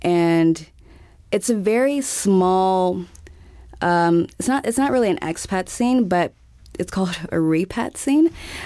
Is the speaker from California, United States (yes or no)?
no; Montgomery, Alabama, United States; also born or lived in Texas; I was born in Texas and grew up in Alabama.